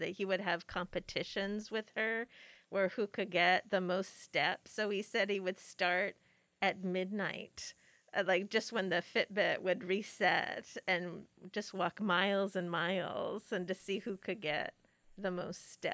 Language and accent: English; Canada; I like his, he has a lot of sarcasm for American tourists, which being Canadian, I like that a lot.